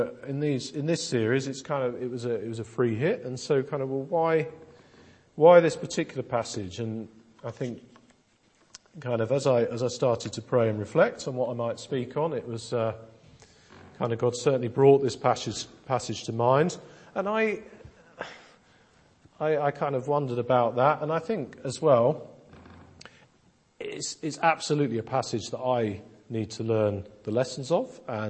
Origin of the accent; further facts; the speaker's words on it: East of England, United Kingdom; the kind of the church I grew up in over in Essex